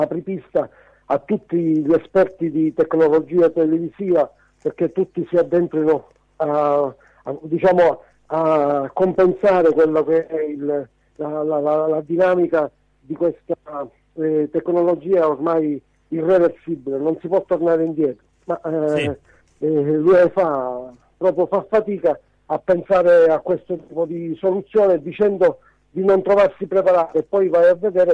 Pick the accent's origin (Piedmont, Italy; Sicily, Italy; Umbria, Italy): Sicily, Italy; Syracuse; Però la cosa che lo dico da siracusano, ecco